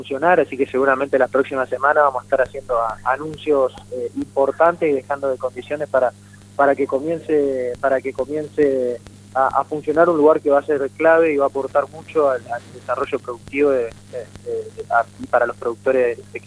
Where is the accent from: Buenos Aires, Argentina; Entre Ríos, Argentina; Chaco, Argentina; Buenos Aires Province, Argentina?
Entre Ríos, Argentina; Paraná; soy oriundo de la ciudad de Paraná, provincia, la hermosa provincia de Entre Ríos.